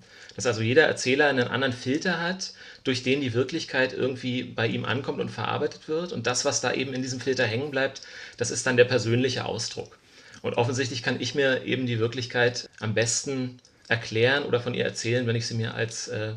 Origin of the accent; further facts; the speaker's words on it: Berlin, Germany; die ich wiederum als Kind im Plattenbau in Berlin-Hohenschönhausen